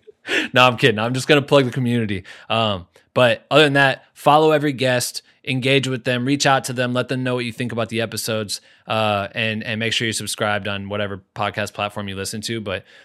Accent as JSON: {"language": "English", "region": "Iowa", "country": "United States", "moved": "yes", "lives_now": "Los Angeles, United States", "said": "I'm from Iowa. Originally, I moved out to LA almost 7 years ago."}